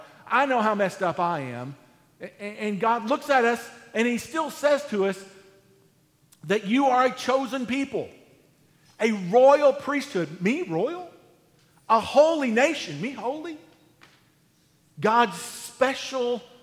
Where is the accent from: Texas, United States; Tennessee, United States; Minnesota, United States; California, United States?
Tennessee, United States; we're from Coffee County, and we may view the things that our school does as better than what, you know, stupid McMinnville schools do.